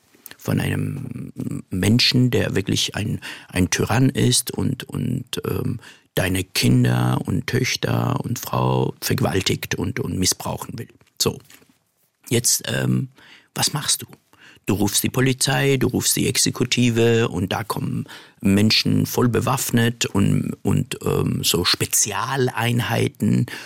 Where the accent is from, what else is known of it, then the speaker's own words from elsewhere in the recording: Iran; das haben wir als Iraner satt.